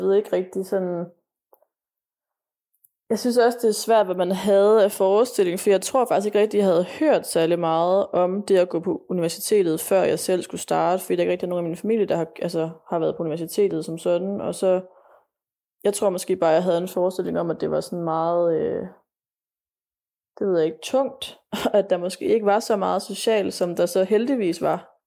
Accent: Odense, Region of Southern Denmark, Denmark; og jeg er 25 år, og jeg er født og opvokset her i Odense

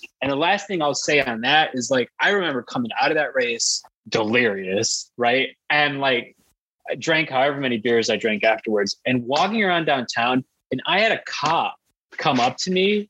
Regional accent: Chicago, Illinois, United States; we talked at the start of the call about, like, growing up in Chicago, what Chicago's like.

